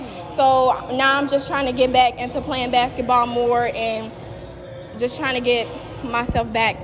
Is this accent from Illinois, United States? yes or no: yes; Gurnee, Illinois, United States; I'm from Gurnee, and I go to Warren Township High School.